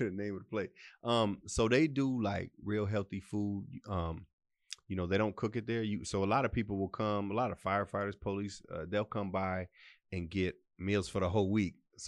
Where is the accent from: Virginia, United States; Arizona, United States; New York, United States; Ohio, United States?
Arizona, United States; Tucson; I'm from Tucson because it's a special thing. There's no other place like this on earth, y'all.